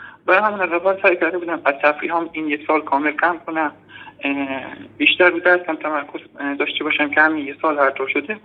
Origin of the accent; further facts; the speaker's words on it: Kashan, Isfahan, Iran; هم از شهرستان کاشان.